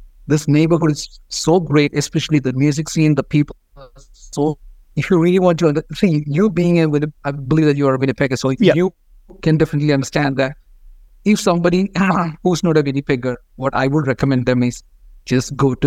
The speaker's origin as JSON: {"language": "English", "country": "India", "first_language": "Malayalam", "second_language": "English", "said": "So my music is a mixture of two languages, my mother tongue and English. Mother tongue is Malayalam."}